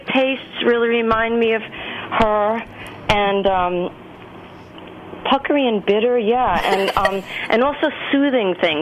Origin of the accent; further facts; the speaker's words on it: New York, United States; I think my family was one of the first families in the neighborhood. I grew up on Long Island